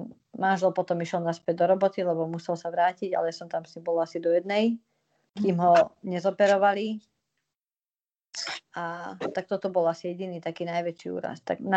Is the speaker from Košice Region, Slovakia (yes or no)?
no; Bratislava, Bratislava Region, Slovakia; Ja poznám teda Bratislavu veľmi dobre, veď žijem tu teda od narodenia.